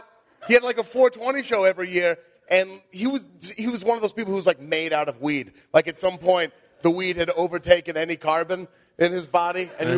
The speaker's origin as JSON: {"language": "English", "town": "Beaverton", "region": "Oregon", "country": "United States", "tie": "born or raised there", "said": "I grew up in Beaverton, Oregon."}